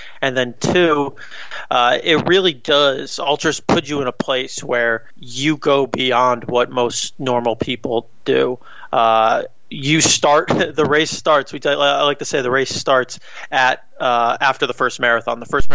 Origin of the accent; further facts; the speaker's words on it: Chicago, Illinois, United States; relaunched it with Chicago back, which is my hometown